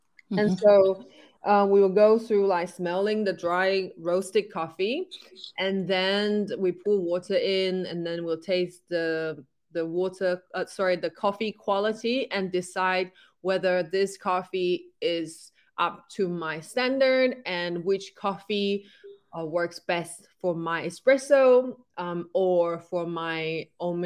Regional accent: Taiwan; English is a second language; now in London, United Kingdom; But I'm originally from Taiwan and I've been in London for 9 years. So that's right now, London is my home.

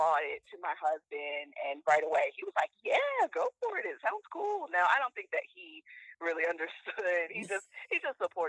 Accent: Maryland, United States; I'm from the Eastern Shore of Maryland, and I am a wife and a mama.

